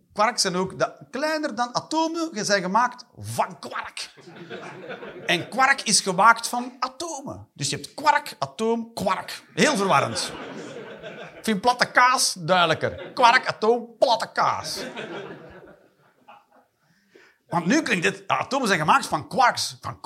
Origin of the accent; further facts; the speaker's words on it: Flanders, Belgium; Dat is waar, hè, als Vlaming.